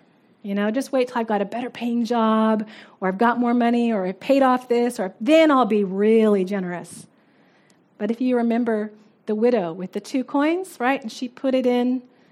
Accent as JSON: {"language": "English", "country": "United States", "moved": "as an adult", "lives_now": "New Zealand", "said": "It was something as an American moving to New Zealand that I had to kind of get my mind around."}